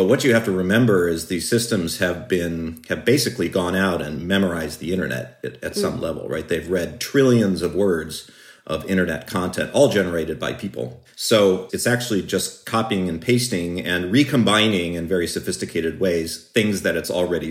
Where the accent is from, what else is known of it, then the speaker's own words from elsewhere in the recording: Michigan, United States; You know, I grew up in Michigan in the 1980s